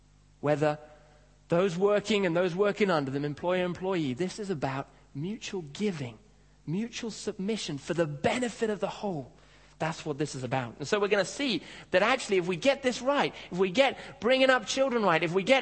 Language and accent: English; Kenya; when I was growing up, I grew up in Africa, in Kenya.